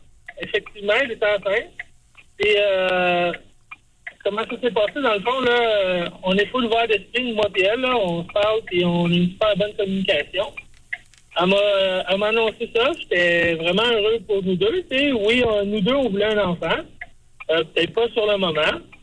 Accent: Quebec City, Quebec, Canada; now in Gatineau, Canada; Moi, je viens de Québec, elle vient d'ici.

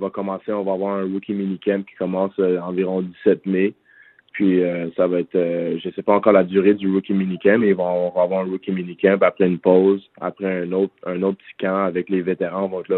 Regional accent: Montreal, Quebec, Canada; j'ai grandi 8 ans à Montréal-Nord

